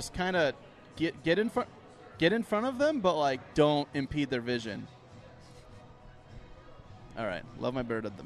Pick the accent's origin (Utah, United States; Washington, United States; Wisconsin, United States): Utah, United States; Kearns; We're all from Kearns.